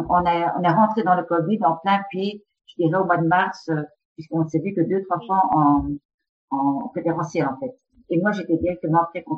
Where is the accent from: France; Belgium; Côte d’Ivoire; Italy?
Italy; Parce que moi, je suis italienne et que je voyais ce qui se passait en Italie